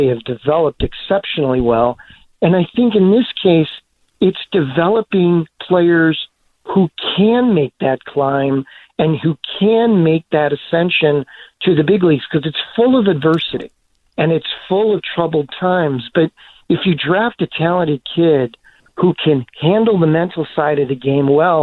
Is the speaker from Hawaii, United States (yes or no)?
no; Illinois, United States; I grew up in the North Side